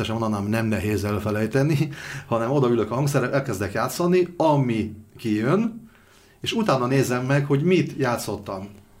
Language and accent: Hungarian; Zakarpattia Oblast, Ukraine; tehát én kárpátaljai származású vagyok